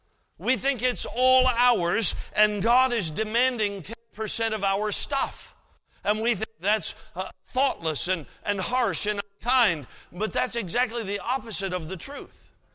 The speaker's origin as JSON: {"language": "English", "region": "Alaska", "country": "United States", "tie": "born or raised there", "said": "I'm from Alaska. I spent all my life in Alaska. I've prayed for global warming since I was a child."}